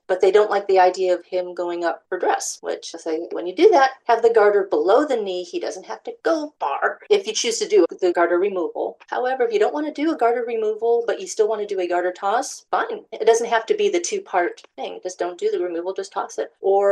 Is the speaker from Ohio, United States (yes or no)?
yes; Ohio, United States; I grew up in Northern Ohio, and at weddings, seeing the dollar dance was more of a common thing. But life brought me to Southwest Ohio